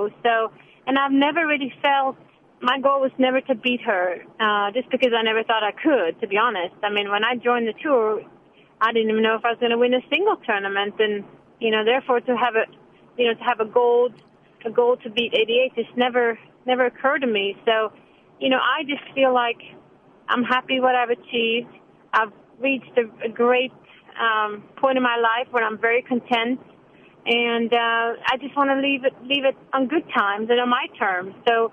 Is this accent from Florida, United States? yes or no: yes; Florida, United States; it's in Florida, my home state